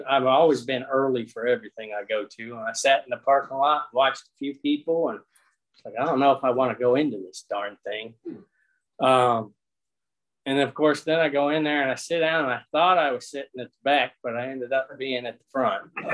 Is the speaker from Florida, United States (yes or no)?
no; Virginia, United States; now in Culpeper, United States; I grew up in Northern Virginia. I guess I'd been here about 8 years when I, 8 to 10 years when